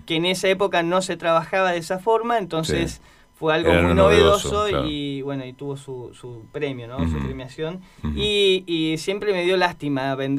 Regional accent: Neuquén, Argentina; yo soy de Neuquén, es bastante difícil viajar

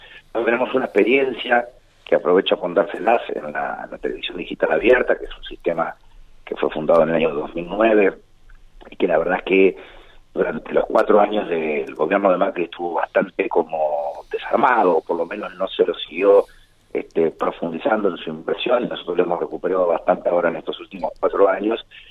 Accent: Gualeguaychú, Entre Ríos, Argentina; mi historia en Gualeguaychú, y mi pertenencia, que así va a ser, si Dios quiere, toda la vida, a mi pueblo, a mi lugar, a mi ciudad.

